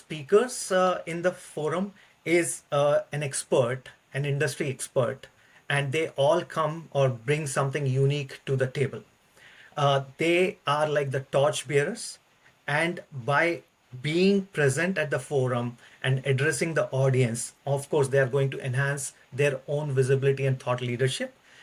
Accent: India; now in United States; I grew up in India, but have been settled in the United States for some time now.

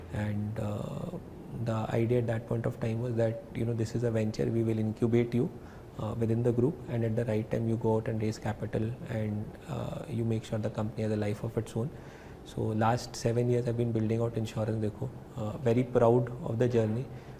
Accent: Kolkata, West Bengal, India; पिताजी पढ़ाई करने के लिए बॉम्बे गए थे, फिर उसके बाद वो कलकत्ता में सेटल हो गए थे. मेरा बचपन कलकत्ता में बीता है. एक मध्यम वर्गीय परिवार से हूँ मैं. सो एक typical middle class family roots

